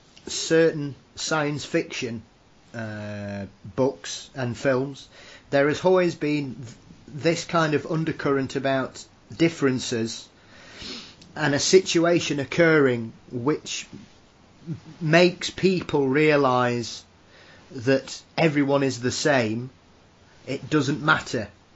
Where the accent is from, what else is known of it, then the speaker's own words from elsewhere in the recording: England, United Kingdom; at the end of the day, I'm English, you're Romanian, but we're both European.